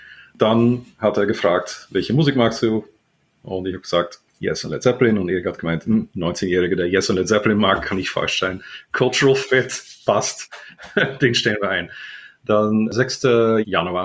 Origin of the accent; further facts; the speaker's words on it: Netherlands; German is a second language; Ich bin Niederländer, wie man wahrscheinlich leicht hört, an meiner Ignoranz von Fälle und sonstige deutsche Schnickschnack. Bin aufgewachsen in den Niederlanden